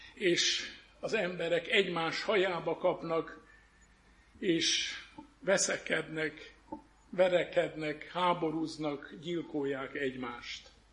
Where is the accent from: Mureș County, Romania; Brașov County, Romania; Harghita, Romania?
Brașov County, Romania; Săcele; Én Brassó tövébe, Hosszúfaluban nőttem fel, édesapám is lelkész volt, így parókián nőttem fel